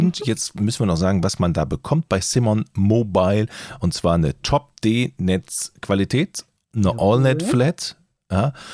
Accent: Rhineland, Germany; Ich komme ja aus dem Rheinland.

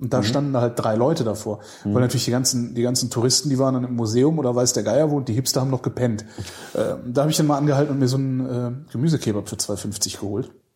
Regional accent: Weilerswist, North Rhine-Westphalia, Germany; Ich bin im Ort auch groß geworden als Kind, der hieß Weilerswist. Das war dann irgendwie so 12 Kilometer von Euskirchen entfernt.

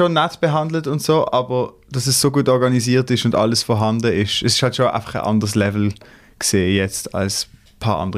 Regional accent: Basel, Basel-Stadt, Switzerland; Und ich bin in Basel aufgewachsen.

